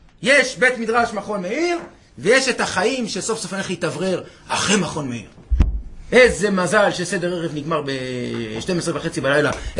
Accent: Tel Aviv, Tel Aviv District, Israel; אני גדלתי בתל אביב, חביבי. תאמין לי, זה עולם אחר.

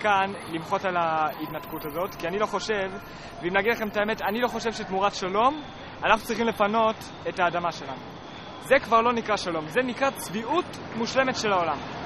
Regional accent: Even Yehuda, Central District, Israel; אני מגיע מיישוב ליד נתניה בשם אבן יהודה

